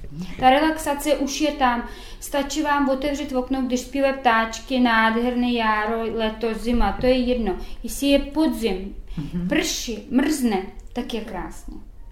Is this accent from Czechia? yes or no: no; Ukraine; Czech is a second language; now in Czech Republic; tím, že pocházíme z Ukrajiny, nádherný prostředí, příroda všude.